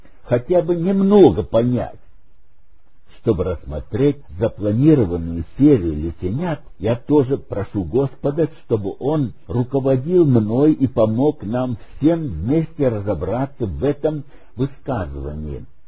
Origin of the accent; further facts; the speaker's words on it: Volga region, Russia; first language German; Russian is a second language; свои 75 лет. Я родился на Волге и два класса кончил на немецком языке и ни слова по-русски не знал